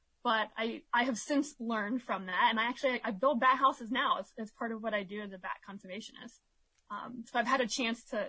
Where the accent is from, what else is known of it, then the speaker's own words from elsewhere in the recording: Ohio, United States; And that's when I decided for my project to build bat houses and put them up in a local park where I grew up in Ohio.